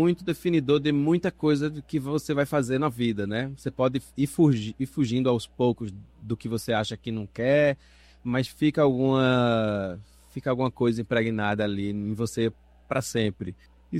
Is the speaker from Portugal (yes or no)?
no; Serra Talhada, Pernambuco, Brazil; É uma cidade onde nasceu Lampião também, tem toda a história do Chachado, enfim, tem muita coisa que acontece por ali, sou de Serra Talhada.